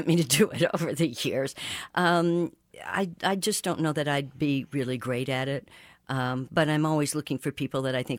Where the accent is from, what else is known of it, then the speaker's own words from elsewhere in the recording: United States; But it's also just devastating as an American to see the United States just abdicate its leadership of the world.